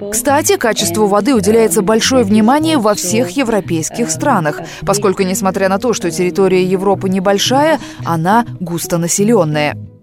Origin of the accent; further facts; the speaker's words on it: Bavaria, Germany; Например, в Баварии, откуда я родом, стоимость одного кубического метра воды составляет более 5 евро.